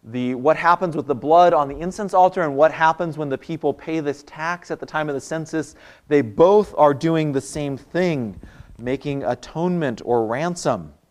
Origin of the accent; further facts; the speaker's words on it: Whidbey Island, Washington, United States; When I was growing up on Whidbey, there was a shop called the Christmas House that sold Christmas decorations year-round.